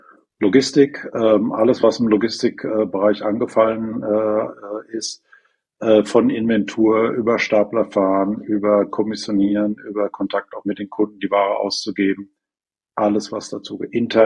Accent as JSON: {"language": "German", "region": "North Rhine-Westphalia", "country": "Germany", "tie": "born there", "said": "Geboren im Ruhrgebiet. Opa Bergmann, viel in der Welt rumgekommen"}